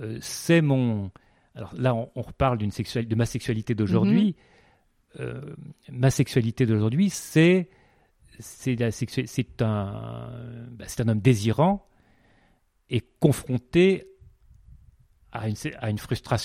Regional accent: Paris, Île-de-France, France; quand on est parisien, qu'on a des enfants qui sont dans la pièce juste à côté

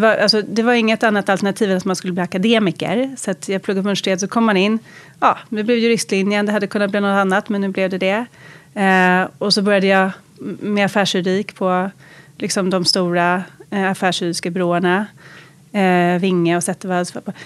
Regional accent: Lidingö, Stockholm County, Sweden; Jag växte upp på Lidingö. Och där är ju en ganska skyddad verkstad, kan man säga. Men jag har en väldigt musikalisk familj, så att jag gick på Adolf Fredrik

